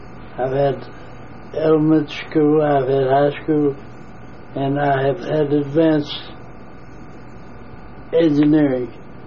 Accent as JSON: {"language": "English", "town": "Maryville", "region": "Tennessee", "country": "United States", "tie": "born or raised there", "also_born_or_lived": "Knoxville, United States", "said": "I was born in Maryville, Tennessee. That's in Maryville, Tennessee, of August 18th, 1915."}